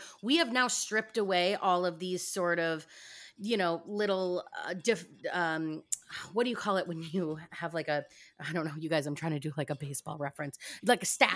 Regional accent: Alabama, United States; also born or lived in Michigan; I was born in Alabama. I kind of grew up in the South before we went to Michigan.

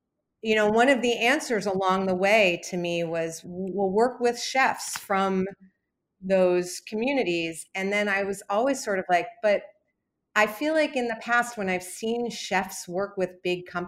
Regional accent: New York, United States; I wouldn't know the first thing about, you know, I grew up in New York, right?

